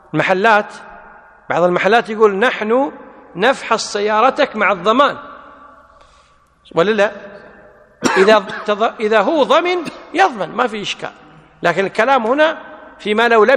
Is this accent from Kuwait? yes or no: yes; Kuwait; المرجع العرف مثلا عندنا في الكويت سمسار السيارات أجرته على من